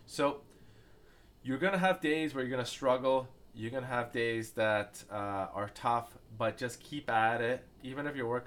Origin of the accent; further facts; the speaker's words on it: Canada; I am Canadian